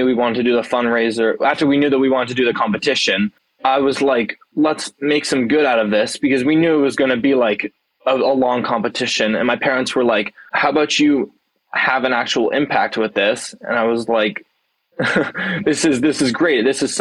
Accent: Lake Oswego, Oregon, United States; I'm from Lake Oswego, Oregon.

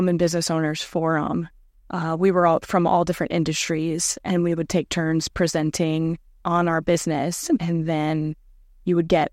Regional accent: Cleveland, Ohio, United States; Cleveland, Ohio.

